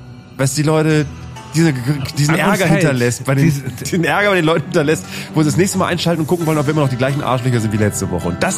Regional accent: Bremen, Germany; ich muss an dieser Stelle mal mein Heimatbundesland Bremen kritisieren

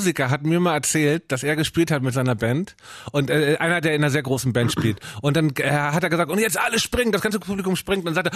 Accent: Hamburg, Germany; Aber ich bin Hamburger

